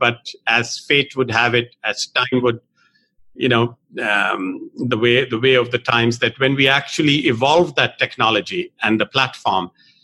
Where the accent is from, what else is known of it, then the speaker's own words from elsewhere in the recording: Pakistan; I grew up in Pakistan where there was a lot of inequality and inequity and poor people, uneducated, illiterate, kept back for whatever reason.